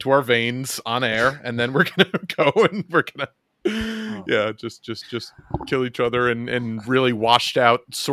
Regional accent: United States; I'm a man. I'm an American man.

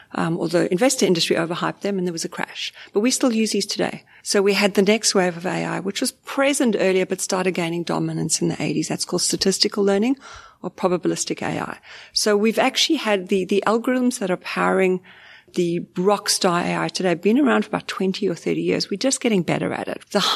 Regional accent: Zimbabwe; I was a refugee from Zimbabwe. We were broke, like so poor.

